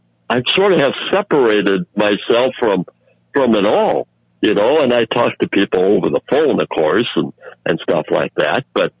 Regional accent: East Grand Forks, Minnesota, United States; also born or lived in Worthington; my hometown from here is about 75 miles northeast of here in Grand Forks. But it's on the Minnesota side. I'm from Minnesota originally, Bob. But I was there for 9 years down at Worthington.

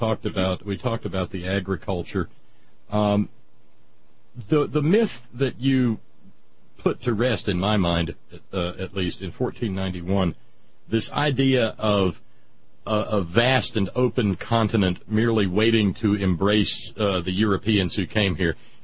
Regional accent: Alabama, United States; I was born and raised in Alabama, and we think of the Southern accent

